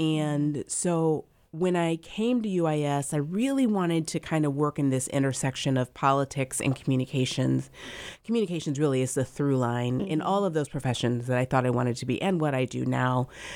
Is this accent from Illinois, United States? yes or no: yes; Lincoln, Illinois, United States; also born or lived in Peoria; Grew up in Central Illinois. I'm a Central Illinois girl. I was born in Peoria.